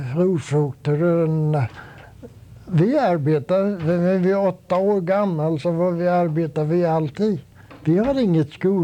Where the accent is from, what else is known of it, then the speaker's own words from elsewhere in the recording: Sweden; moved away; Ännu när jag var hemma i Sverige förra sommaren.